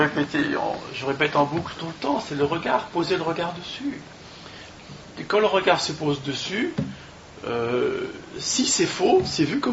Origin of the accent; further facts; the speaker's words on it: France; parce que je suis français